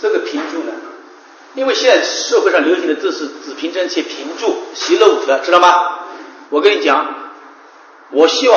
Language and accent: Chinese; Changshu, Jiangsu, China; 实际上的确是江南水乡，我也是江南人